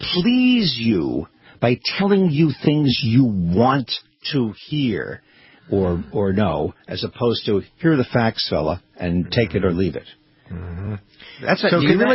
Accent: Brooklyn, New York, United States; Well, I'm from Brooklyn.

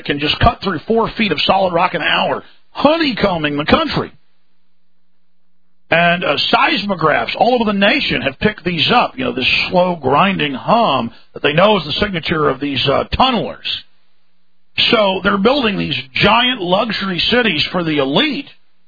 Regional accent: Dallas, Texas, United States; I grew up in Dallas.

